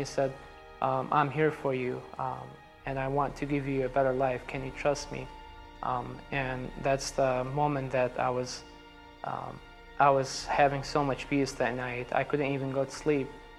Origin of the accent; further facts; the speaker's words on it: Baghdad, Baghdad Governorate, Iraq; English is a second language; I grew up in Baghdad, Iraq, into a Shia family.